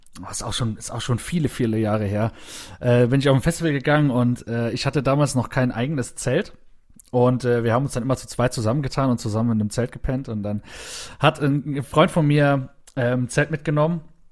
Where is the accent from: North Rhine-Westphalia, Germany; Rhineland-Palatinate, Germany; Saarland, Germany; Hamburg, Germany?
Saarland, Germany; Ich war schon sehr, sehr oft bei uns im Saarland